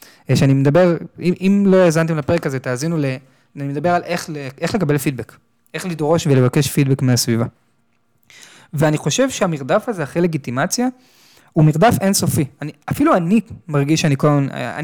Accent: Tel Aviv, Tel Aviv District, Israel; בגיל 14, גדלתי בתל אביב

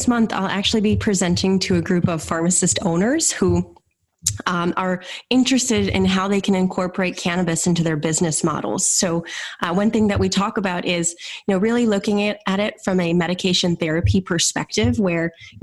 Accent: Minnesota, United States; I returned to my home state of Minnesota

